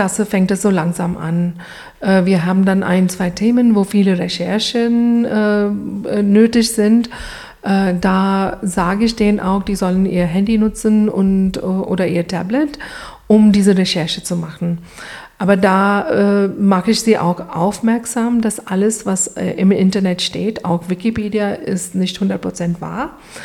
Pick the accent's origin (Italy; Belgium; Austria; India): India; German is a second language; Ich komme aus Indien und wir haben auch also in der Schule, Uni, Englisch als unsere erste Sprache.